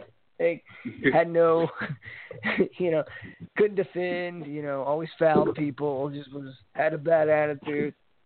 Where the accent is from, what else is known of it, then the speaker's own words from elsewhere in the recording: Missouri, United States; You know, growing up in Missouri, you know, they a lot of them looked down on that because it wasn't, you know, it wasn't manly